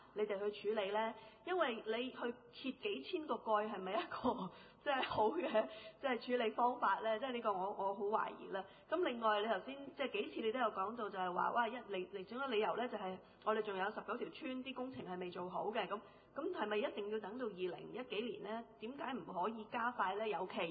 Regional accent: China; 我哋中國人係好有潛質去發展嘅呢類型嘅水上活動

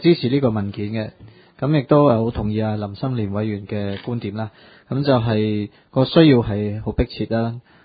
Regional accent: China; 咁我中國人有一句說話嘅，就係事在人為

